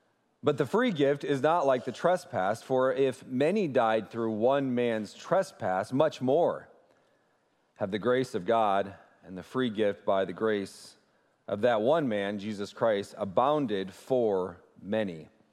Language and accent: English; Ohio, United States; But you continue to gut it out because we're from Ohio.